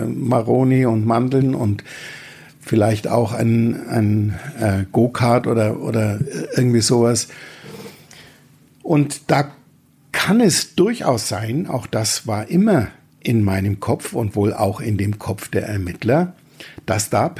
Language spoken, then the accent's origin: German; Bavaria, Germany; wie man als Franke sagt.